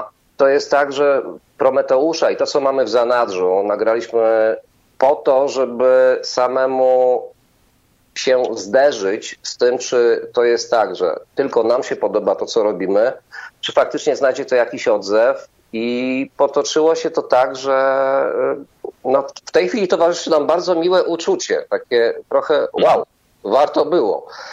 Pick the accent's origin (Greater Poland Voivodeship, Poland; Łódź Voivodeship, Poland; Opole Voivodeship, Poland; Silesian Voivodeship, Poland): Silesian Voivodeship, Poland; Bielsko-Biała; Pochodzimy z Bielska, to jest z Bielska Białej, w tym sensie, że wszyscy jesteśmy trochę związani z tym miastem, chociaż życie nas rzuciło w różne strony Polski.